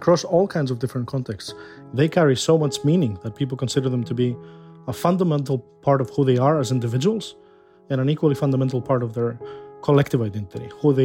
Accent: Greece

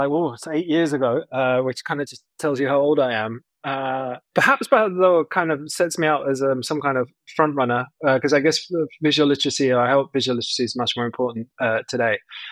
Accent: United Kingdom; I'm British.

